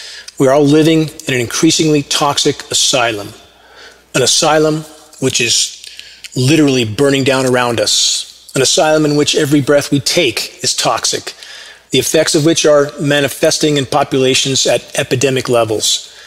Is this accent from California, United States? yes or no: yes; Upland, California, United States; but I grew up in the Inland Empire of Southern California, upland, at the base of the San Gabriel Mountains.